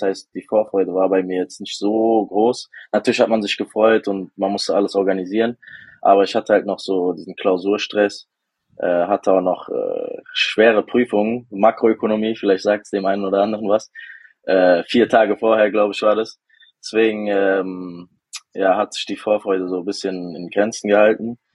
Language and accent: German; Frankfurt, Hesse, Germany; Ich bin 24 Jahre alt, aus Frankfurt.